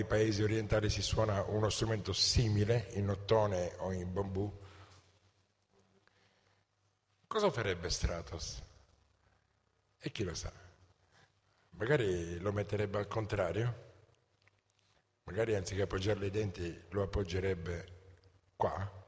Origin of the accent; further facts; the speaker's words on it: Nicosia, Sicily, Italy; Io invece sono di Nicosia in Sicilia.